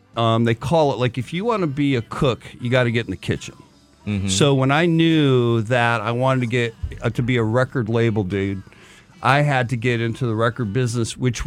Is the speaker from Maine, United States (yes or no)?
no; Detroit, Michigan, United States; he's from Detroit, I'm from Detroit, we were in a rock and roll band, I was a drummer.